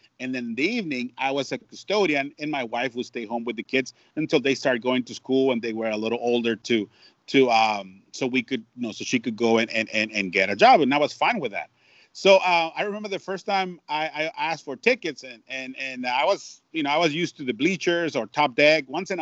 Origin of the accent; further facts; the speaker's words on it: Tijuana, Baja California, Mexico; English is a second language; this custodian, born and raised in Tijuana, Mexico, who didn't speak a word of English before he was, 1920